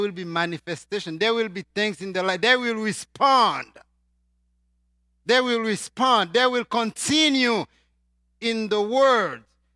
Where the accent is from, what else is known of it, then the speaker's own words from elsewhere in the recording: Haiti; now in United States; But as a Haitian, born and raised in Haiti, I don't know the American politics.